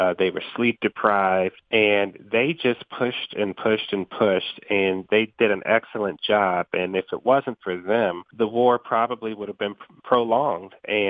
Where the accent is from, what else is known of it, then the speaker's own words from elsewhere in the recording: Philadelphia, Pennsylvania, United States; now in Townsend, United States; My hometown is Philadelphia, but we are happily settled in Townsend, Delaware.